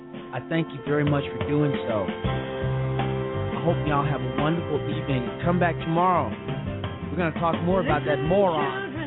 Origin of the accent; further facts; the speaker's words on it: Chicago, Illinois, United States; This is from a guy who is supposed to be from Chicago, Illinois, my hometown.